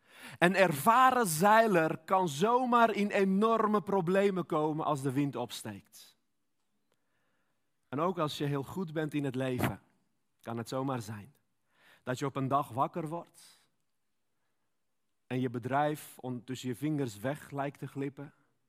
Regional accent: Armenia; Dutch is a second language; now in Netherlands; ik kom uit Armenië en Armeniërs kunnen niet echt zeilen. Wij hebben veel bergen, maar geen water, geen zee.

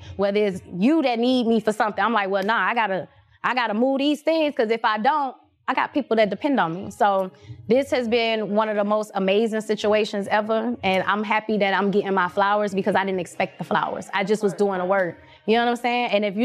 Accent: Miami, Florida, United States; I'm from Miami.

